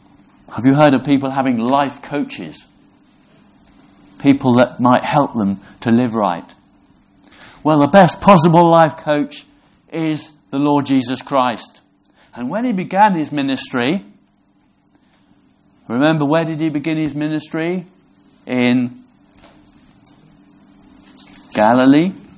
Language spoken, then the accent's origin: English; Brixham, South West England, United Kingdom; I come from Brixham.